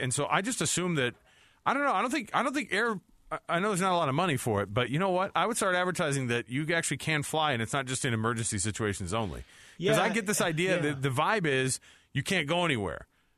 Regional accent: Utah, United States

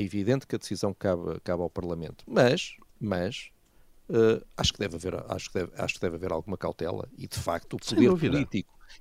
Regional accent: Porto, Norte, Portugal; now in Lisbon, Portugal; eu não sou de Lisboa, tive que vir para Lisboa em busca de uma vida melhor. Eu sou do Porto

